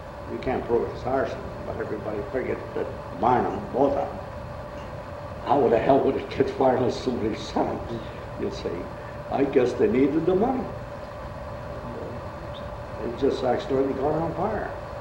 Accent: Limerick, Munster, Ireland; I was born in Limerick, right across where I sit on the furnace.

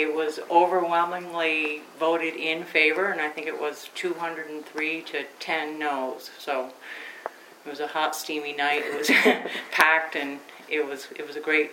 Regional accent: Sharon, Connecticut, United States; born there; Sharon, Connecticut.

